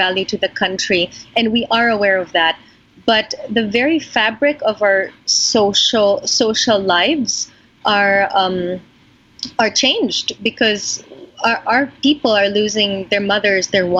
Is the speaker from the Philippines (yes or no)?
yes; Philippines; But as a Filipino